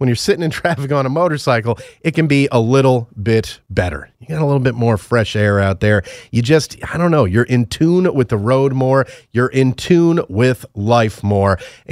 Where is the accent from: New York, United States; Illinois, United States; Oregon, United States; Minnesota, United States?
New York, United States; New York City; particularly growing up in the New York City area